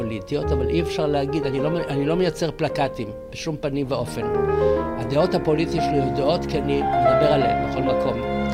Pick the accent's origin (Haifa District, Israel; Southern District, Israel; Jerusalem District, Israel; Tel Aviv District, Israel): Tel Aviv District, Israel; Tel Aviv; born there; נולדתי בתל אביב, אתה יודע שזאת מדינה בפני עצמה.